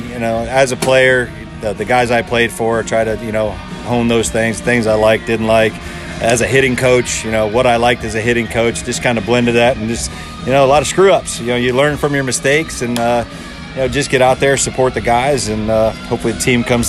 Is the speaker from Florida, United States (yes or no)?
yes; Sarasota, Florida, United States; Yes, Sarasota Reds, Florida State League. I was in my hometown.